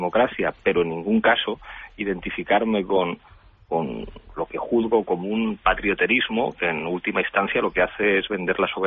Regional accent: Spain; Yo soy español y soy patriota

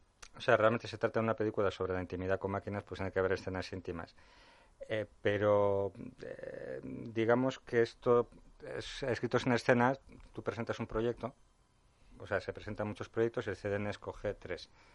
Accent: Bilbao, Basque Country, Spain; Siempre comento que soy de Bilbao

